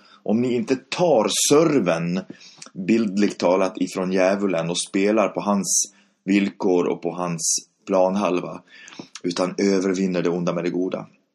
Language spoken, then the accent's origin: Swedish; Dala-Järna, Dalarna County, Sweden; då Socialdemokraterna hemma i Dala-Järna kände sig hotade